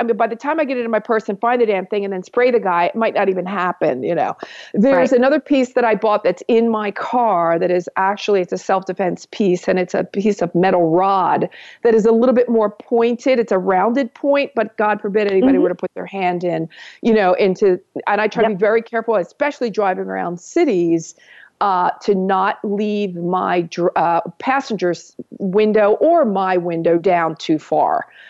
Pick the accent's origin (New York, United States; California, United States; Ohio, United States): New York, United States; Well, I'm a New Yorker, honey.